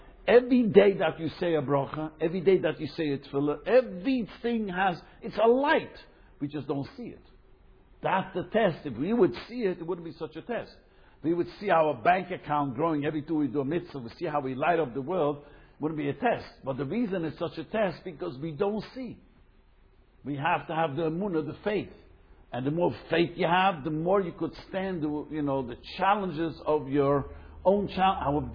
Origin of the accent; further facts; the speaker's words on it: United States; I'm not into sports. I grew up in America.